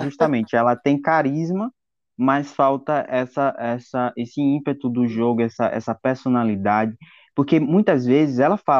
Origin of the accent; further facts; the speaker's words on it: Pernambuco, Brazil; um abraço para todo mundo de Pernambuco, porque, assim, como pernambucano